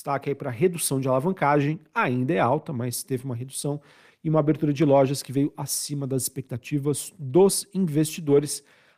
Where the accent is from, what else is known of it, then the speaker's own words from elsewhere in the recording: Brazil; a gente é brasileiro